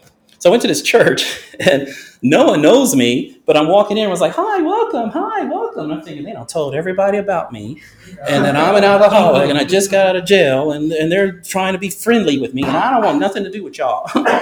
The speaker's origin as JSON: {"language": "English", "town": "Dallas", "region": "Texas", "country": "United States", "tie": "born or raised there", "also_born_or_lived": "Orlando", "said": "I was raised in the South. I'm originally from, I'm born in Orlando, but raised in Dallas. And in Dallas, I went to a holiness church and all black people, right?"}